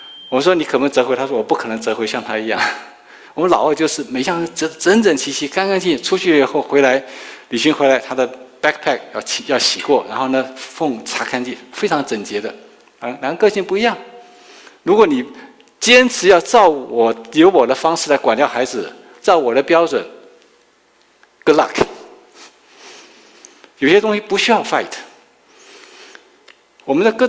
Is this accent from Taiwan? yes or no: yes; Taiwan; now in United States; 你们在中国长大，我在台湾长大，我们孩子在美国长大